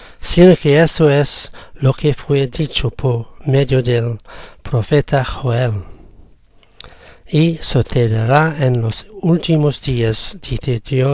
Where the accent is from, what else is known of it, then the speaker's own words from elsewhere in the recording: Fuengirola, Andalusia, Spain; de Fuengirola en España.